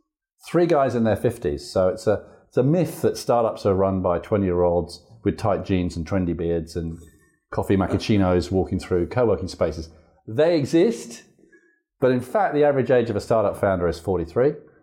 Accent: England, United Kingdom; moved away as an adult; also born or lived in Singapore; now in Perth, Australia; I came here 20 years ago as a school teacher from England. You can probably tell from my accent.

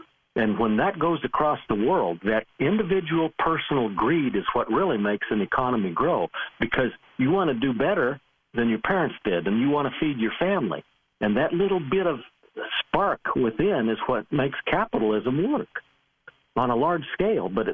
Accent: United States; You know, I'm an American. I think when this country does well, the rest of the country does well

